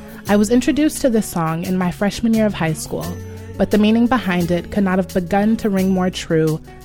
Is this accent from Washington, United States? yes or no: no; Oakland, California, United States; I'm from Oakland, California.